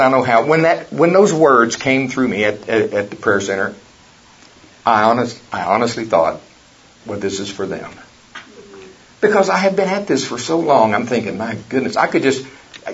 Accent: Oklahoma, United States; I love college football. I'm from Oklahoma. Not having our best year this year, but we'll be back.

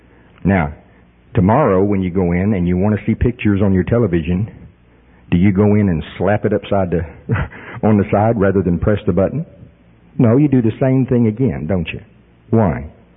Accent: Oklahoma, United States; I am from Pottawatomie County, Oklahoma.

